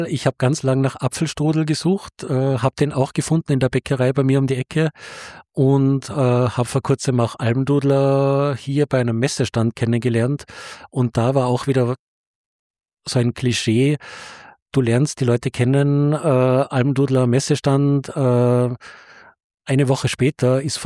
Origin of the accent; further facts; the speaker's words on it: Austria; now in Berlin, Germany; wie ich noch in Österreich war